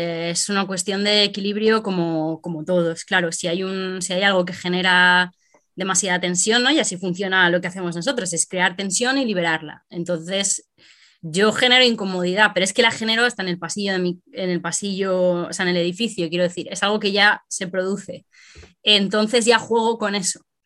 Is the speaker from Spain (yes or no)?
yes; Spain; moved away as an adult; yo crecí en provincias, en España hay esta cosa de las provincias, ¿no? Como, tú tienes siempre la sensación como de que el mundo tiene lugar en otros sitios y tú eres de provincias. Entonces yo cumplí 18 y quería irme.